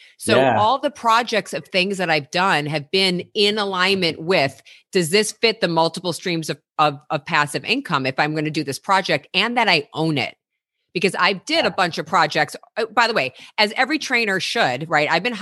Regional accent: Chicago, Illinois, United States; moved away as an adult; now in Los Angeles, United States; Because I'd say up until my 20s, right, when I moved, I'm from Chicago. So when I moved

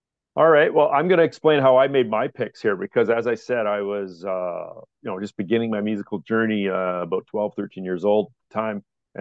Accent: Neepawa, Manitoba, Canada; And growing up in Neepawa, I was a small town guy. I still consider myself small town.

